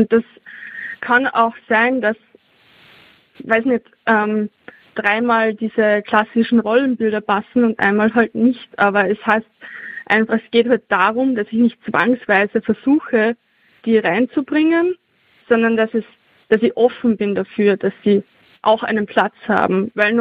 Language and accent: German; Austria; weil ich bin aus Österreich